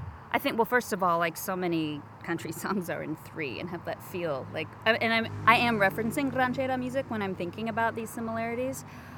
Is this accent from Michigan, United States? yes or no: no; Austin, Texas, United States; Now, growing up in Austin, I was exposed to country music everywhere.